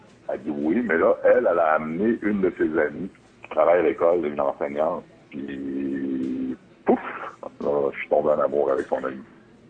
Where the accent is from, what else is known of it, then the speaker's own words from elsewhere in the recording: Pessamit, Quebec, Canada; Je suis originaire de Pessamit, sur la Côte-Nord. J'ai passé ma jeunesse jusqu'à l'adolescence sur la Côte-Nord.